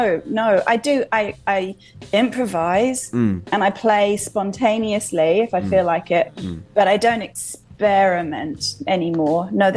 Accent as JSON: {"language": "English", "region": "London", "country": "United Kingdom", "tie": "born or raised there", "said": "I'm in London. Yes, I was very London's my hometown."}